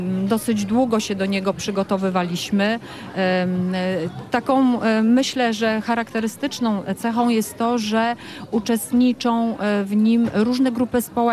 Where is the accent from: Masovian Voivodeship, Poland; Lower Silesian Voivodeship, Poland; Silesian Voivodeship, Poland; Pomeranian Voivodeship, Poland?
Pomeranian Voivodeship, Poland; Rytel; Czy tak, ja jestem z Rytla, z tego Rytla.